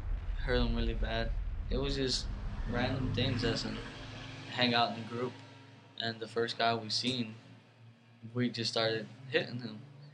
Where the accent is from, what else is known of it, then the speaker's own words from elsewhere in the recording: Guayama, Puerto Rico; now in Philadelphia, United States; I go to Philadelphia Military Academy at Overson. I'm a senior. I'm from Guayama, Puerto Rico, and I'm 18 years old.